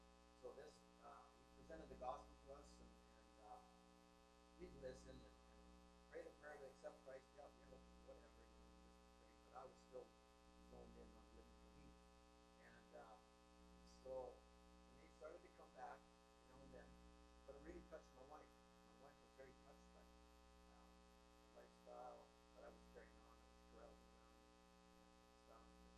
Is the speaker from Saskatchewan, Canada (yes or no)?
yes; Saskatchewan, Canada; originally I'm from Saskatchewan, born in just a little community. My grandmother was a midwife. Just a small Métis community at the end of the road.